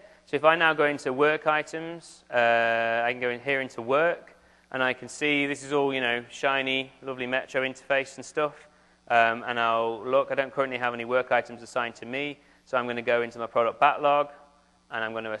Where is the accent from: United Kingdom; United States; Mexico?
United Kingdom; England; accent: English; I say bug really funny in my English accent, sorry about that.